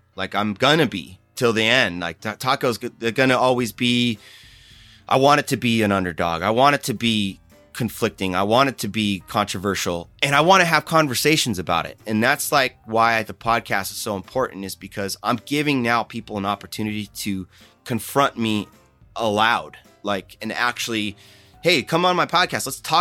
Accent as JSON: {"language": "English", "town": "San Jose", "region": "California", "country": "United States", "tie": "born or raised there", "said": "I grew up in San Jose, city kid."}